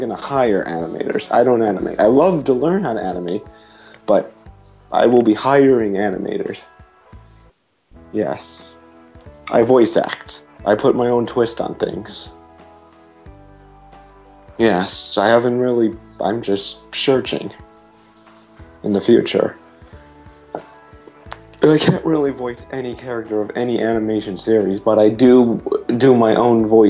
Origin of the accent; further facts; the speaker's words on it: Illinois, United States; Where am I from? I'm from Illinois, not giving out the city.